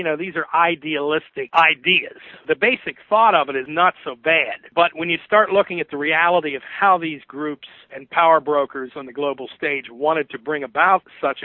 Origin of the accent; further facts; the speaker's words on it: United States; I say that unfortunately as an American, unfortunately my nation, my tax dollars, the blood and treasure of this country